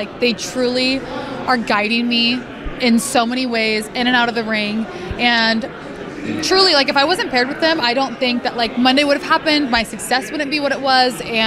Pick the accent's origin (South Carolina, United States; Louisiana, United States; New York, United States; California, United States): California, United States; But I'm from California, so … is, like, my OG favorite.